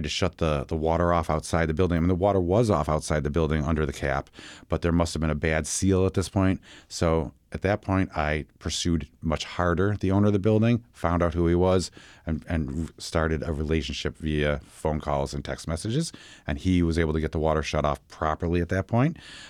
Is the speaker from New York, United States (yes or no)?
yes; Buffalo, New York, United States; now in New Orleans, United States; I am not originally from New Orleans. I'm from Buffalo, New York.